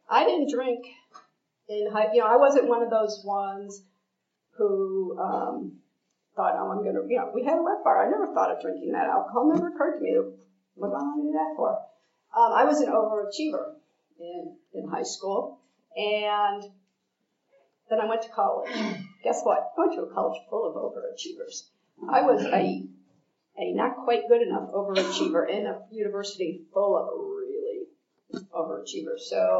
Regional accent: Chicago, Illinois, United States; I lived in Chicago. I'm Irish Catholic from Chicago, so I come by this disease honestly.

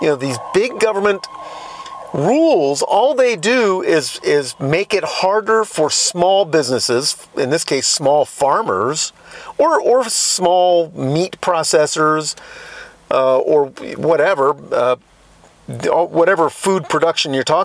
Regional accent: Brooklyn, New York, United States; born there; now in Virginia, United States; I consider myself a Virginian. Even though I was born in Brooklyn, New York, I live in Virginia now.

